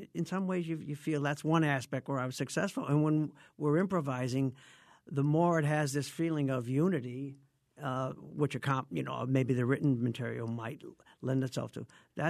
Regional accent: Waterbury, Connecticut, United States; reflections on my growing up in Waterbury in the post-World War II era, say from 1945 to 50 primarily

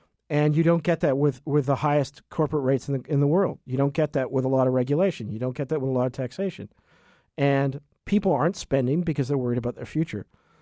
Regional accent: Maine, United States; also born or lived in New York City / New Jersey / Pembrokeshire / Honduras; I grew up all over the world. But the place where I spent consistently most of my time was Maine. I was born in New York City, moved to New Jersey for 4 years, Pembrokeshire in England for 2.5, then Honduras, then Miami

